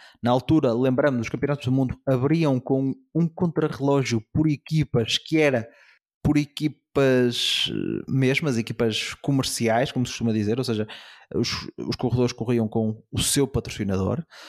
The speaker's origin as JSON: {"language": "Portuguese", "town": "Barcelos", "region": "Norte", "country": "Portugal", "tie": "born or raised there", "said": "Na minha terra, Barcelos"}